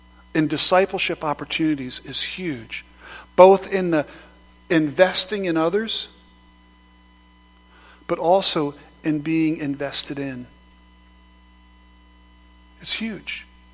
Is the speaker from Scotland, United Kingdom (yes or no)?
yes; Scotland, United Kingdom; I'm also Scottish, so if that helps.